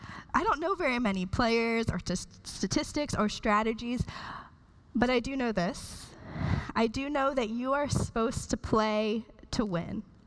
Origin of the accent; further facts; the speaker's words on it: Georgia, United States; I'm from Georgia, and so I know that the SEC is better than the Big Ten